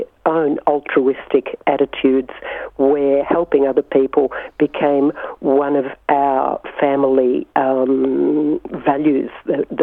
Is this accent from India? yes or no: no; Melbourne, Victoria, Australia; born there; I was born in Melbourne in 1961, a couple of years after my parents arrived here as immigrants in 1958 from the former Yugoslavia.